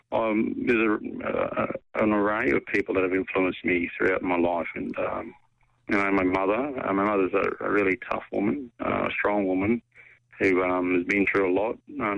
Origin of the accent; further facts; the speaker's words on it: Mareeba, Queensland, Australia; also born or lived in Innisfail; around Normanton, up in the Gulf of Carpentaria. Far North Queensland. Born in Ennisfail, a bit of growing up in Far North Queensland, particularly around Mareeba.